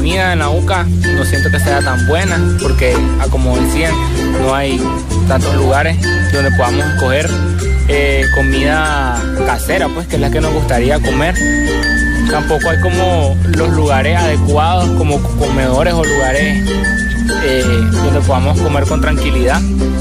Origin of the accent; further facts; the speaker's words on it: León, Nicaragua; En mi caso, pues, yo soy de León y la verdad de las cosas es que allá en León